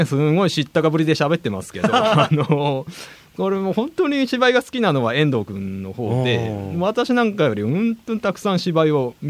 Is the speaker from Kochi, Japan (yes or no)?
no; Mie, Japan; now in Niigata, Japan; 出身は三重県ですね。